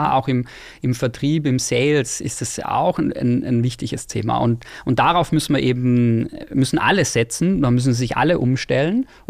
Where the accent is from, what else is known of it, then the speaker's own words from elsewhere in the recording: Baden-Württemberg, Germany; ich komme ja aus dem Schwabenland. Da heißt ja, wir können alles außer Hochdeutsch